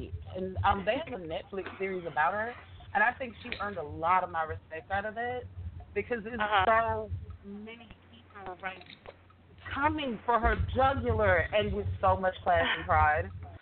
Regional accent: Texas, United States; I'm from Texas. I can't help you.

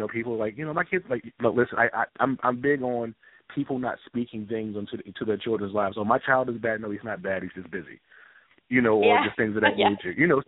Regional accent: New Jersey, United States; Well, I'm from Jersey, actually.

